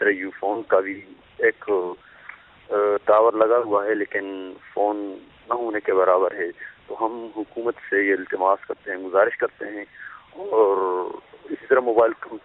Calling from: Buleda, Balochistan, Pakistan; ضلع کیچ کے تحصیل بلید زامران سے بات کر رہا ہوں.

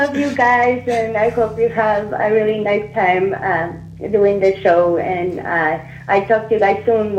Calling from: California, United States; I'm calling from the San Francisco Bay Area.

